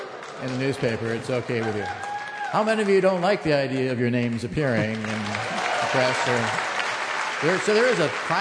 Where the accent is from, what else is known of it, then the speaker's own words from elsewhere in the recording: Wisconsin, United States; You realize I'm from Wisconsin.